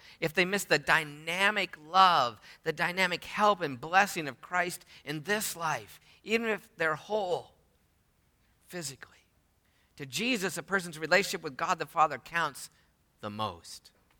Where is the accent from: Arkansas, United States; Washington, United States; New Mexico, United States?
Washington, United States; Bellingham; In line, he asked where I was from, and I said, "Of course, I'm from Bellingham."